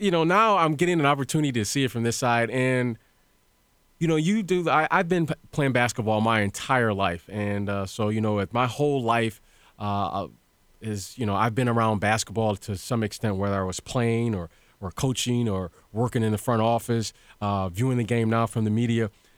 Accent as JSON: {"language": "English", "town": "Detroit", "region": "Michigan", "country": "United States", "tie": "born or raised there", "said": "I grew up in Detroit, Michigan, and I remember I had the opportunity to go to a Catholic high school."}